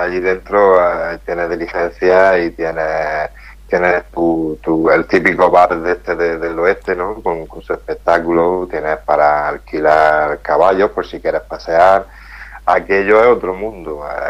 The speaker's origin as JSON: {"language": "Spanish", "town": "Almería", "region": "Andalusia", "country": "Spain", "said": "lo hice inspirado en mi tierra, en todo lo que tenemos. Incluso nombro la mujer de Almería"}